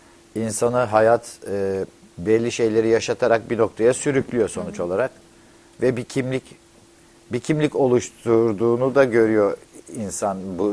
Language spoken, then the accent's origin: Turkish; Anadolu Hisarı, Istanbul, Turkey; Güzel bir balıkçı kasabasıydı yani Anadolu Hisarı. Yani benim çocukluğum orada geçti.